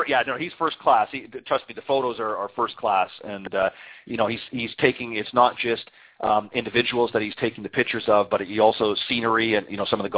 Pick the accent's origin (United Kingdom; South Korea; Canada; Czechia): Canada; now in Florida, United States; As most of my listeners know by now, I'm originally from Canada, and I got a little tired of shoveling snow